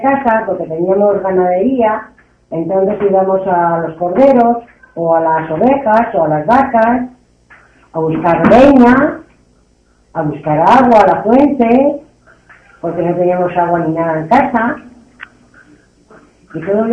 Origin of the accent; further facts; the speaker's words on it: Arenas de Cabrales, Asturias, Spain; born there; also born or lived in Oviedo; Nací aquí, en Arenas de Cabrán.